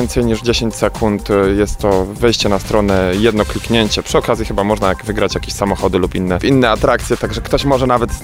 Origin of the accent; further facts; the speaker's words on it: Tychy, Silesian Voivodeship, Poland; I rzeczywiście taka bandera nasza z flagą Polski, na której był naniesiony napis Tychy kajakiem przez Polskę, powiewała dumnie.